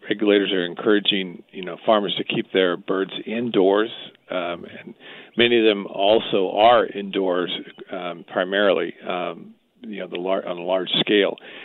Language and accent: English; California, United States; Yeah, I was raised in California, and I love California